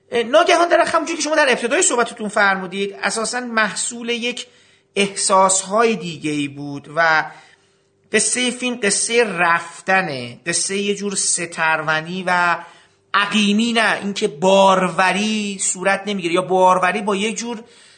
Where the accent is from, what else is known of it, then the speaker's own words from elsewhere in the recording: Iran; بعد از اینکه از ایران اومدم توی خارج از ایران دیدم